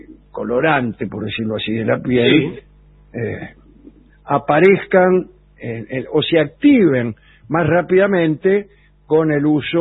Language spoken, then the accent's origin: Spanish; Ushuaia, Tierra del Fuego, Argentina; … de Ushuaia, tengo 13